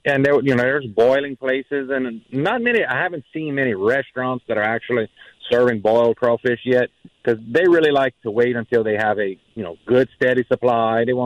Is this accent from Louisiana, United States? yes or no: yes; Louisiana, United States; This is where I'm born and raised in Southern Evangeline Parish, and it's home